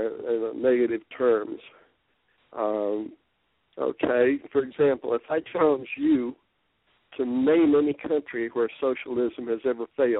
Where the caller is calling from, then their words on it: Las Vegas, Nevada, United States; Las Vegas.